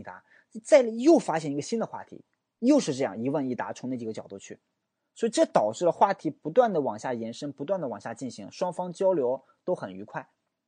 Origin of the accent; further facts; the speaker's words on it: China; 我们中国人呢，因为语言方面的一些限制，或是因为自己的语言不太好，导致呢跟别人在聊天的时候非常的不好意思